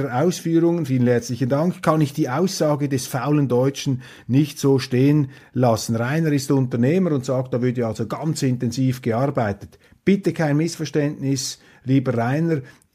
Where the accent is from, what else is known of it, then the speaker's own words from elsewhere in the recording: Germany; Das ist uns einfach ein Sicherheitsrisiko, das wir als Deutsche nicht eingehen möchten.